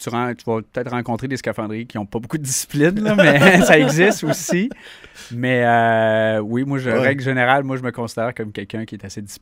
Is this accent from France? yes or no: no; Mont-Sainte-Anne, Quebec, Canada; first language English; French is a second language; Puis moi, j'ai grandi au Mont-Saint-Anne, un endroit très touristique. J'ai grandi dans une famille anglophone, donc je parlais anglais.